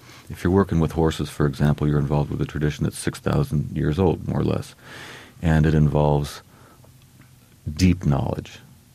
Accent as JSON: {"language": "English", "region": "the West", "country": "United States", "said": "people hear that I'm from the West and that I write poetry"}